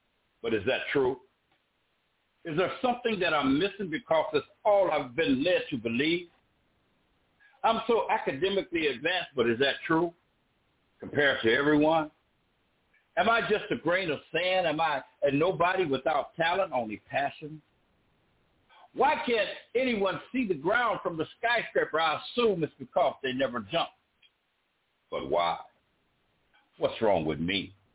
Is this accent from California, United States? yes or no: yes; Los Angeles, California, United States; I'm set in my way. I'm from South Central Los Angeles.